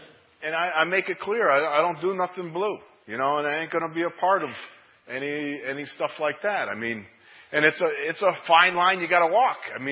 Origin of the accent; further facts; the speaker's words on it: Orchard Park, New York, United States; I was saved at the age of 8. I'm originally from Orchard Park, New York. Grew up in a church that I was related to 3/4 of it. It was a Plymouth Brethren Church.